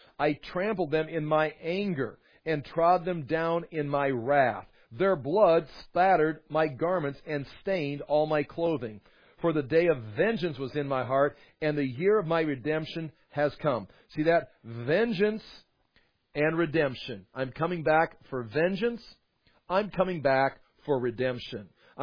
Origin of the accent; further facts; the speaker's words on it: United States; well, I'm an American, I'm a patriot.